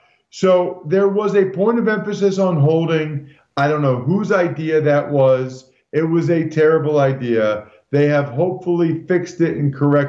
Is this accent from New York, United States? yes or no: no; Pennsylvania, United States; not just because I grew up outside of Philly